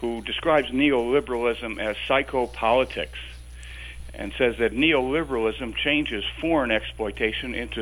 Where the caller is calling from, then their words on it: Portland, United States; From downtown Portland.